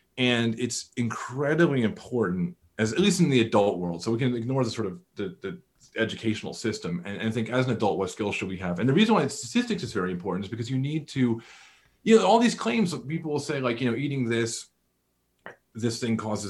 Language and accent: English; Northeast, United States; I grew up in the Northeast, relatively liberal world